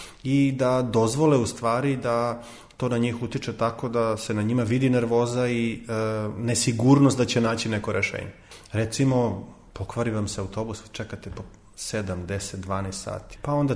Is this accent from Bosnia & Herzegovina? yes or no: no; Serbia; Znate šta, u Srbiji sam rođen, u Srbiji sam odrastao.